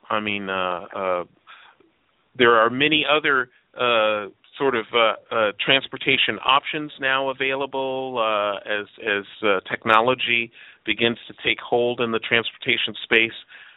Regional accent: Chicago, Illinois, United States; born there; My extended family, I was born in Chicago.

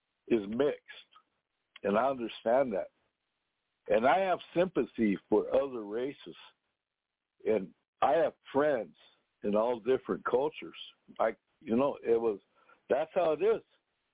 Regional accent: United States; racist on us Indians.

